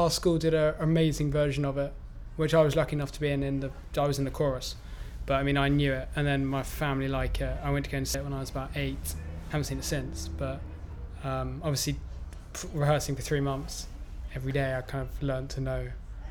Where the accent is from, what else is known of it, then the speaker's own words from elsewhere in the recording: Camberwell, London, United Kingdom; I was born in Camberwell, lived in the same house for 17 years. We spent a lot of time down in Cornwall.